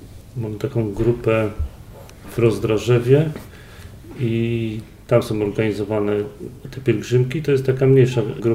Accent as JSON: {"language": "Polish", "town": "Ostrów Wielkopolski", "region": "Greater Poland Voivodeship", "country": "Poland", "said": "jesteśmy z Ostrowa Wielkopolskiego."}